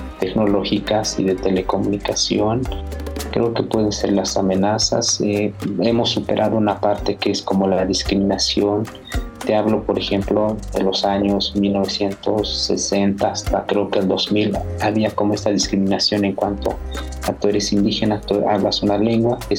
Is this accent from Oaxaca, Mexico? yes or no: yes; Oaxaca, Mexico; first language Mixe; Spanish is a second language; donde aprendimos primeramente a escuchar y después a hablar nuestra lengua materna, que es el ayuk.